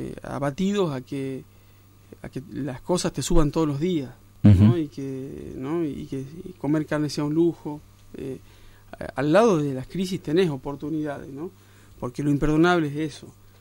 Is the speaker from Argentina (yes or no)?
yes; Argentina; porque somos Argentina